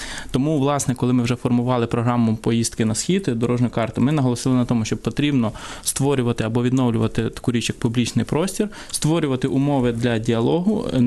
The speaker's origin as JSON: {"language": "Ukrainian", "town": "Vinnytsia", "region": "Vinnytsia Oblast", "country": "Ukraine", "said": "чому я як вінничанин завжди поправляв"}